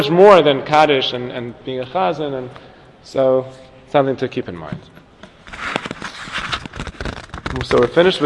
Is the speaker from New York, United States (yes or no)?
yes; Brooklyn, New York, United States; You're all Brooklynites like me.